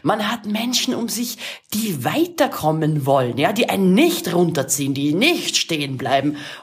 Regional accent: Vienna, Austria; now in Hamburg, Germany; Ich lebe in Hamburg, bin Wienerin

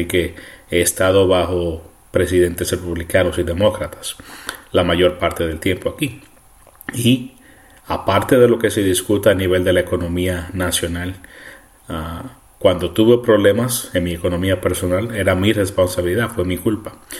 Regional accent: Puerto Rico; now in United States; Y yo, creciendo en Puerto Rico, también experimenté eso. Creciendo en Puerto Rico, aparte del béisbol, el deporte nacional era la política.

